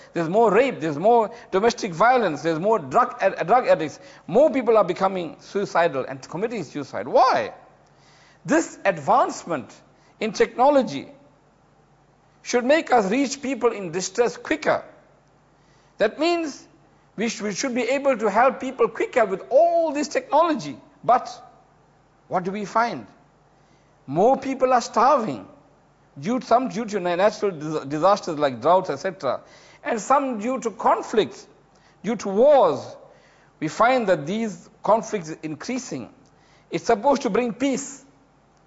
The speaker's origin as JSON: {"language": "English", "country": "South Africa", "said": "Even I am from South Africa, Islam came even to Africa and to South Africa."}